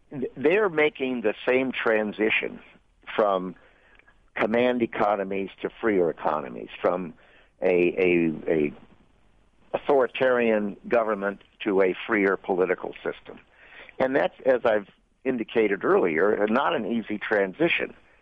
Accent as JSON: {"language": "English", "town": "Chicago", "region": "Illinois", "country": "United States", "tie": "born or raised there", "said": "I know that in the United States, we had in my hometown of Chicago and other cities like Detroit and Pittsburgh a great many people from Eastern Europe"}